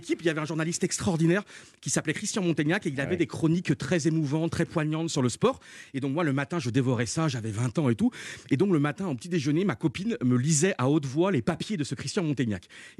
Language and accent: French; Brittany, France; now in Paris, France; Donc j'ai arrêté mes études, j'ai quitté la Bretagne, je suis monté à Paris avec ma maman.